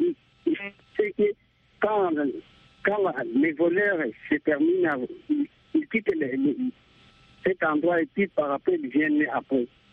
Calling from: Goma, North Kivu, DR Congo; ici, chez nous, en RDC, précisément à Goma

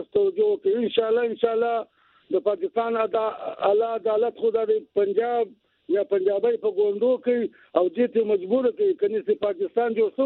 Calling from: Dubai, United Arab Emirates; دلته زه د دوبۍ کې یم

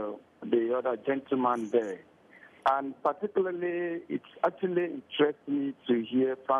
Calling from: Abuja, Federal Capital Territory, Nigeria; I'm taking this call from Abuja in Nigeria.

